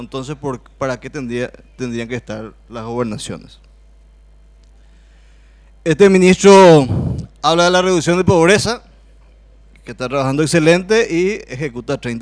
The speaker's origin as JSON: {"language": "Spanish", "country": "Paraguay", "said": "Yo, señor presidente, como paraguayo, siento tristeza y tengo vergüenza por esta clase de ministros."}